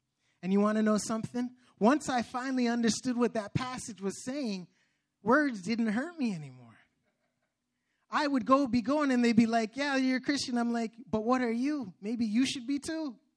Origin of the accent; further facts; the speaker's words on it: Hamilton, Ontario, Canada; I grew up in Hamilton, right? Hamilton, Ontario.